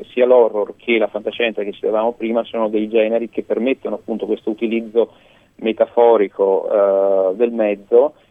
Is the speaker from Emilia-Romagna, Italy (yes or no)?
no; Verona, Veneto, Italy; io sono originario di Verona, poi mi sposto spesso a Roma, ovviamente per lavoro, ho molti contatti là cinematografici e abito anche a Roma